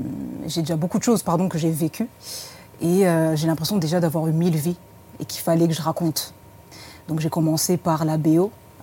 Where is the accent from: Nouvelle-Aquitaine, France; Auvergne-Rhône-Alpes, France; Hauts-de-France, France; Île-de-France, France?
Hauts-de-France, France; Roubaix; also born or lived in Villeneuve d'Ascq; Roubaix, Villeneuve d'Ascq.